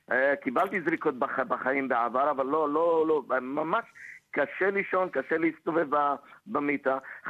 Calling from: Melbourne, Victoria, Australia; אני מדבר ממלבורן.

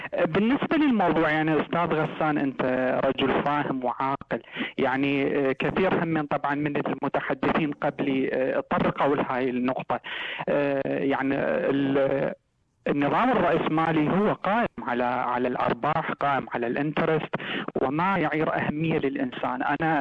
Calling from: Sweden; أنا أتكلم من السويد.

